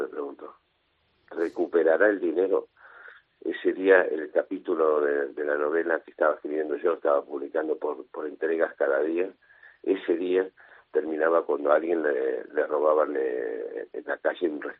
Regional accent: Buenos Aires, Argentina; como todos éramos asturianos en casa, yo soy el primer argentino, hablábamos bable mezclado con el español. Cuando yo salí al colegio en Buenos Aires, los chicos empezaron a burlarse de mí, de cómo hablaba

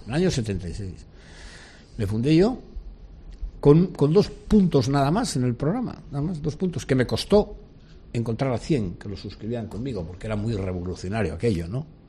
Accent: Polaciones, Cantabria, Spain; born there; yo nunca me consideré santanderino en la medida que yo nací en Poblaciones, que está a 100 y pico kilómetros.

